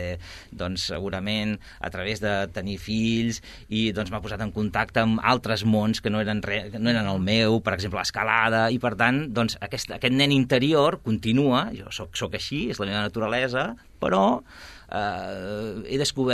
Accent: Sant Quirze del Vallès, Catalonia, Spain; also born or lived in Sabadell; jo vivia a Poble Sec, a un barri de Sant Quirze, que es diu Poble Sec, després vaig viure més cap al centre de Sant Quirze, però estudiava a Sabadell. Per tant, la meva infantesa passa a Sant Quirze i a Sabadell.

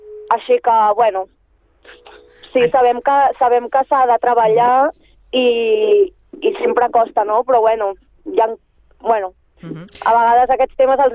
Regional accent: Sabadell, Catalonia, Spain; Nosaltres som de Sabadell i per això ho hem fet a Sabadell

